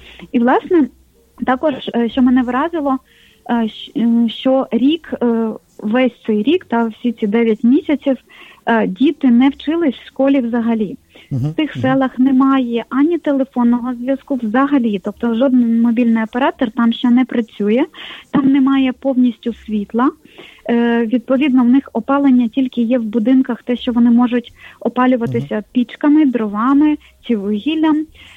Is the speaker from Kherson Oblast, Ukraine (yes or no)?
yes; Nova Kakhovka, Kherson Oblast, Ukraine; В моєму рідному місті, в Новій Каховці, більшість населення виїхали